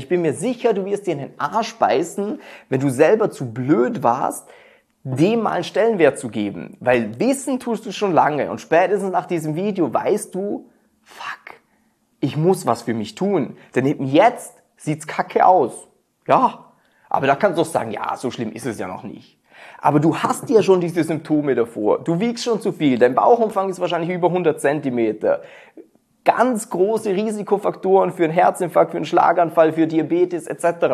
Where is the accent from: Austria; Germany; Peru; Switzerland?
Austria; Und zwar, ich bin Österreicher und bei uns musst du dich immer noch entscheiden